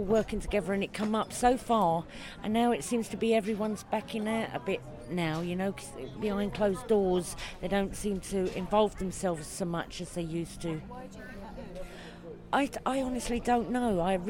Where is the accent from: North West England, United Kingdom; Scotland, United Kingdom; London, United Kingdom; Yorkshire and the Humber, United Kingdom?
London, United Kingdom; used to live in near London Fields growing up, so quite a few years. I've always been London. Yeah. I was born in London.